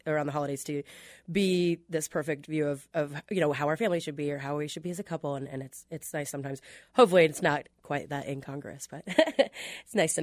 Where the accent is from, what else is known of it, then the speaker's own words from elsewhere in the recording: Kansas City, Missouri, United States; I am from Kansas City. I grew up right in front of Gillum Park.